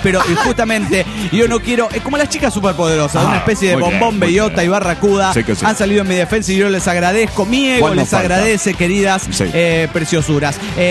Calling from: Pergamino, Buenos Aires Province, Argentina; de Pergamino.

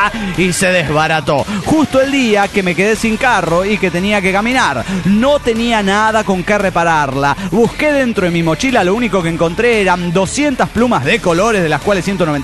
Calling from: Guadalajara, Jalisco, Mexico; de Guadalajara, Jalisco, México.

